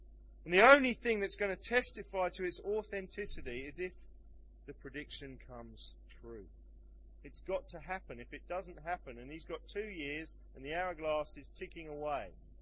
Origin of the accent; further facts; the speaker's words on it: London, United Kingdom; I come from London.